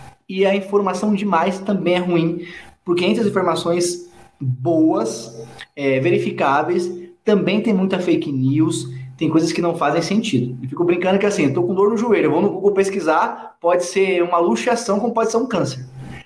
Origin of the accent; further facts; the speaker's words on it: São Paulo, Brazil; born there; eu sou nordestino, não nordestino, porque meus pais são do Nordeste, só que eu nasci em São Paulo